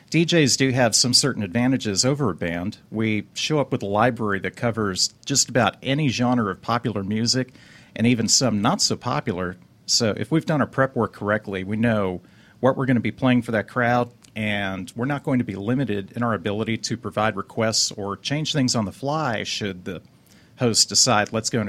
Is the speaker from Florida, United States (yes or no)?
yes; Fort Lauderdale, Florida, United States; I grew up in South Florida, the Fort Lauderdale, Cooper City, Pembroke Pines area